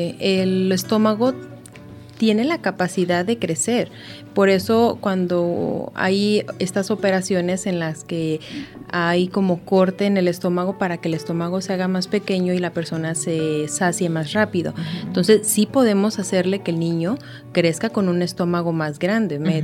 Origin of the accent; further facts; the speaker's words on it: Mexico; nosotros como mexicanos desgraciadamente tenemos dichos que relacionan todo con la comida.